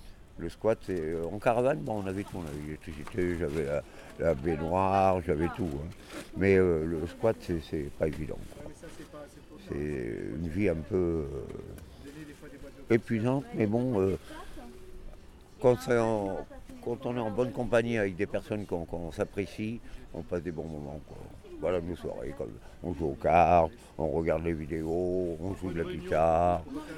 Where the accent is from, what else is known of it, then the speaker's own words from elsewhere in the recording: Paris, Île-de-France, France; parce que je suis parisien, je suis à Paris.